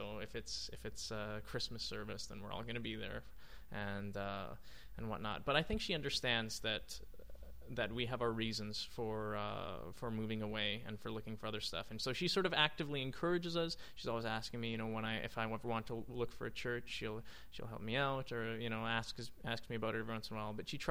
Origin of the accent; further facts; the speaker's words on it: Canada; Like it's kind of scary for me personally as a Canadian to watch some news thing